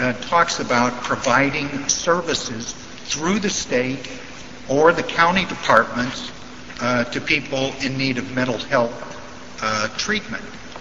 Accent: Rice Lake, Wisconsin, United States; I'm from Rice Lake.

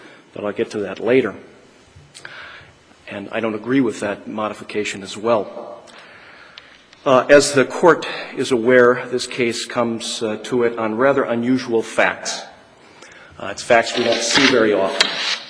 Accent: Sheboygan, Wisconsin, United States; I'm from Sheboygan, and I represent Mr. Jadowski.

